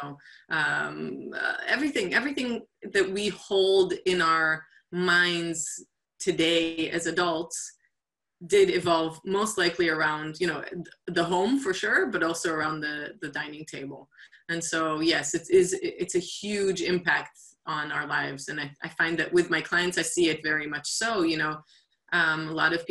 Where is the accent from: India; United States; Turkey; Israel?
Israel; I grew up in Israel. I was born in Israel and grew up there.